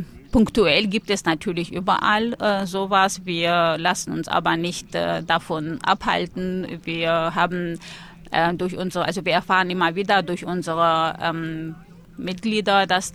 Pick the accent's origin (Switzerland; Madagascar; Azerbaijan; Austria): Azerbaijan; Nagorno-Karabakh; German is a second language; now in Germany; Ich komme ursprünglich aus Republik Bergkarabach. Das ist eine nicht anerkannte Republik in Kaukasus und bin seit 20 Jahren in Deutschland.